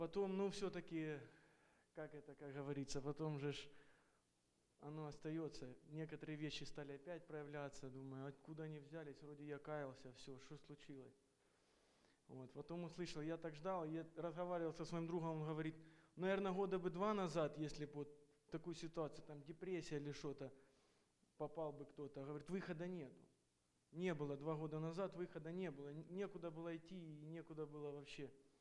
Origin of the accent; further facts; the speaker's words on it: Tacoma, Washington, United States; я из Такомы.